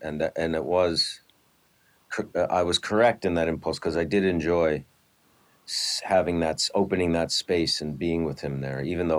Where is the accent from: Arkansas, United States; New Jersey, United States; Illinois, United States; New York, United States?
New York, United States; As a fan, as an artist, as a New Yorker, and as a friend